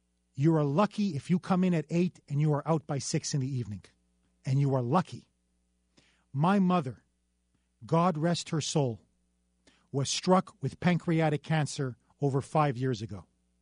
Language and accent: English; Canada; I am originally from Canada, and I have lived and witnessed socialized medicine firsthand.